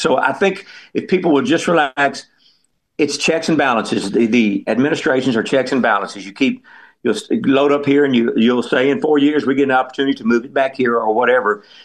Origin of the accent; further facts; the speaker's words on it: Texas, United States; But I think the reason they're putting me in is hopefully I'm born and raised in Texas. And you know the old saying, you can tell a Texan, you just can't tell them much.